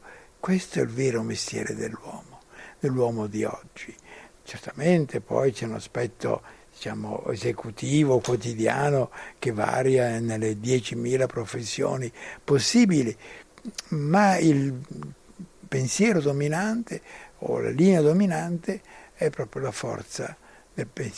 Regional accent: Lombardy, Italy; born there; Se io fossi nato invece che in Italia, in Lombardia, fossi nato in qualche oscura grotta nell'Africa meridionale, non sarei io, sarei un altro.

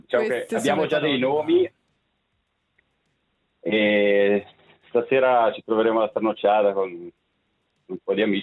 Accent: Cavigliano, Ticino, Switzerland; Io vengo da Cavigliano, quindi siamo rappresentanti delle tre regioni, il Ticino, no?

